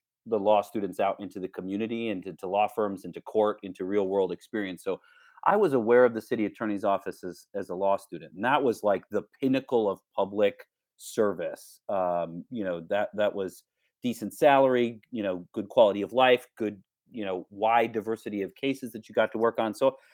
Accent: Neenah, Wisconsin, United States; born there; I was born in Neenah in the Fox Valley. First year or two of my life was in Oshkosh. 3 weeks before I was born, back in November of 1982, since you did already out me as a 41-year-old proud millennial.

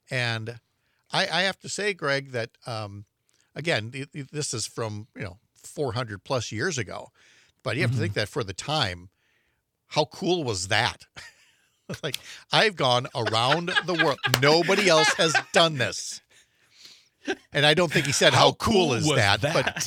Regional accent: Wisconsin, United States; Do you like cheese? I'm from Wisconsin.

